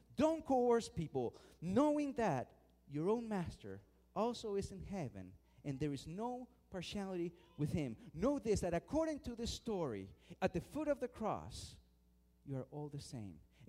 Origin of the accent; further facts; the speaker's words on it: Argentina; I was raised and born in Argentina, a place of questionable morality, you could say.